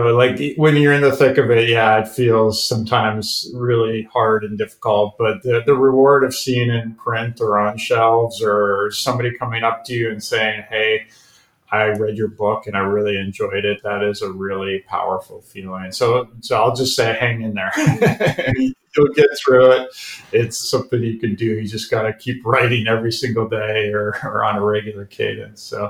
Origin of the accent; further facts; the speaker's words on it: Minnesota, United States; maybe it was because I grew up in Minnesota.